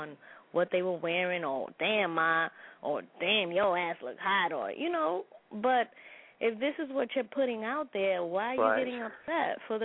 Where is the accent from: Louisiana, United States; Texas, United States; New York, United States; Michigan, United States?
New York, United States; Bronx; I'm from the Bronx, Soundview section of the Bronx.